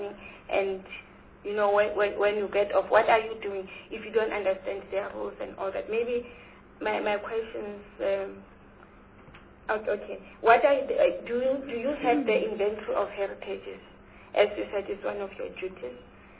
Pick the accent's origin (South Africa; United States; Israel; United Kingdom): South Africa; Free State; I'm from Free State.